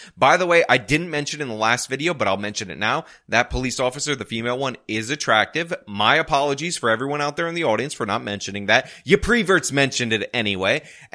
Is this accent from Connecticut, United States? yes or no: no; New York, United States; And believe me, as somebody who has to pay electric bills to the same company, being a New Yorker, I'm telling you, that is billed monthly.